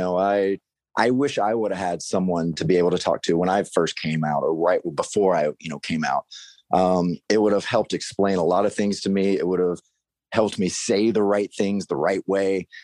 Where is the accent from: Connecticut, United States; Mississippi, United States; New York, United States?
Mississippi, United States; You know, even my family, you know, I'm from Mississippi. So I was like, well, crap, like what's my family going to think? How is my little small town going to treat my family